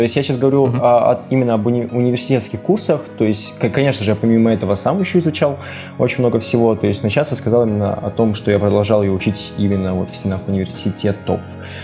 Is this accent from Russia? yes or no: no; Kazakhstan; moved away as an adult; now in Czechia; я проучился в Казахстане сначала в университете, то есть я сам из Казахстана, проучился там полтора года, как только я окончил школу, после этого переехал в Чехию